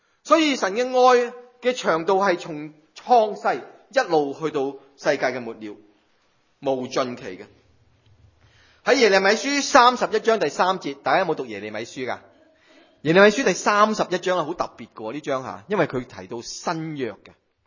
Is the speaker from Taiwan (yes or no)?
no; China; 我们是中国人，本来是外邦人来的